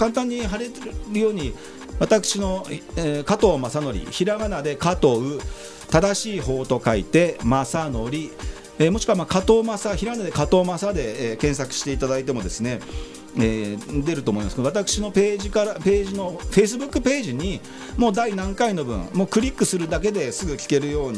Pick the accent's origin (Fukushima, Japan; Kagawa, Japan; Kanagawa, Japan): Kanagawa, Japan; Yokohama; 私、横浜鶴見区出身、前議員の … がお届けしております。